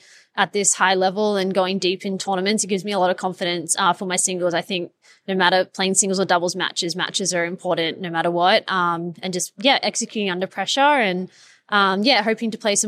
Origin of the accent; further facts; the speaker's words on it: Australia; Being Australian